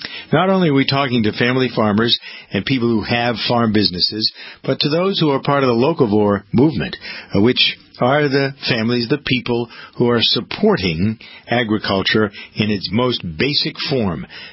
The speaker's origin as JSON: {"language": "English", "country": "United States", "said": "I am an American family farmer as well as a broadcaster."}